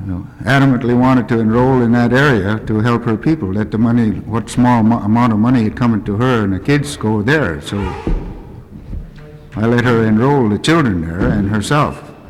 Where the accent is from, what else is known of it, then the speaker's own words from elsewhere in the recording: Alaska, United States; Now, I was raised up on the Yukon, and I enrolled to the town of Beaver.